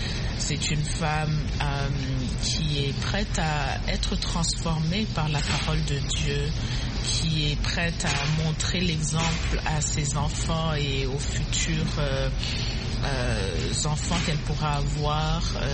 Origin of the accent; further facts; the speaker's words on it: Burundi; now in United States; lorsque je suis venue aux États-Unis du Burundi, je n'étais pas croyante du tout.